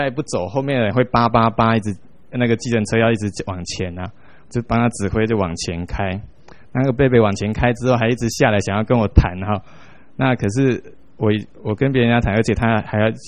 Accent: Taiwan; 那像我们台湾人啊，拜拜都拜祖先

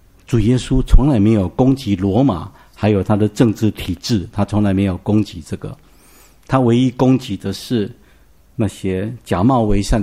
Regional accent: Taiwan; 我们台湾人不太喜欢尼克森，中国人比较喜欢。

